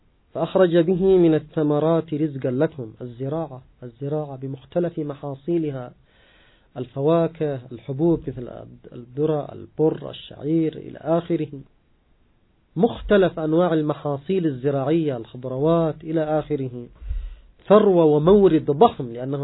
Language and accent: Arabic; Yemen; وبالذات عندنا في اليمن مع القات تأتي الأفكار الخيالية